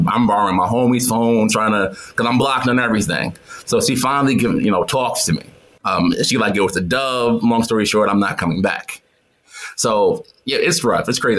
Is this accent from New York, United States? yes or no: yes; New York, United States; She was from Houston. I'm from New York. We both working in Atlanta.